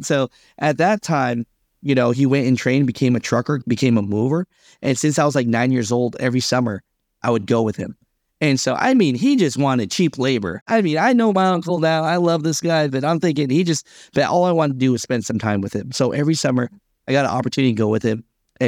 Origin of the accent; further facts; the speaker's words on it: Hayward, California, United States; born there; background, my heritage, you know, we're Vietnamese. And so we came over here, my family did, and I was born in Hayward, California, right? So I'm proud to be Vietnamese, but man, American first, man.